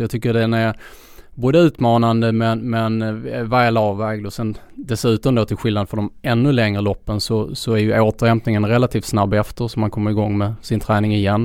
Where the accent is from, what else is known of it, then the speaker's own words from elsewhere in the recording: Skåne, Sweden; även om jag är skåning